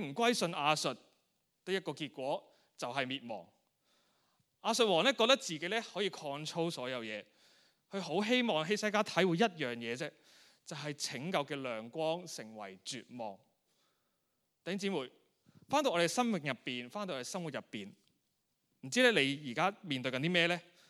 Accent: Hong Kong; 或许呢都是我们香港人，即一部分香港人的写照

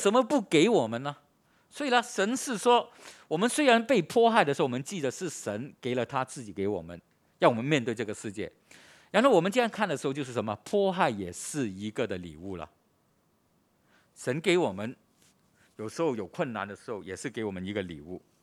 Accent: Hong Kong; 我们香港人经历了70年代80年代，我们很骄傲的

